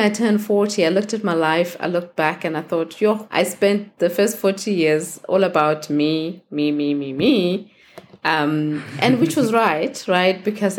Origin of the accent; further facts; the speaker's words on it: Soweto, Gauteng, South Africa; that focuses on just being able to give back, you know, to my hometown, Soweto.